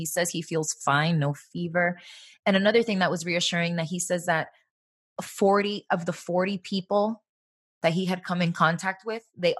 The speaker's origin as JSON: {"language": "English", "town": "Miami", "region": "Florida", "country": "United States", "tie": "born or raised there", "said": "Because we grew up in Miami"}